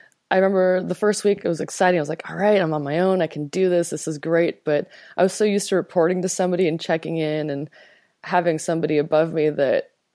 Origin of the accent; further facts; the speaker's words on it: Toronto, Ontario, Canada; also born or lived in Lithuania; So my mother and I emigrated from Lithuania during the Cold War to Toronto, and that's where I grew up.